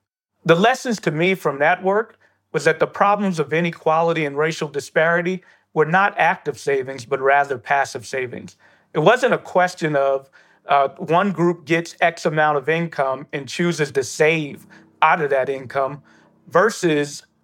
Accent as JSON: {"language": "English", "town": "New York City", "region": "New York", "country": "United States", "tie": "born or raised there", "said": "I grew up in Bedford-Stuyvesant, and my parents, through struggle, were able to afford me to go to an elite private school, Brooklyn Friends."}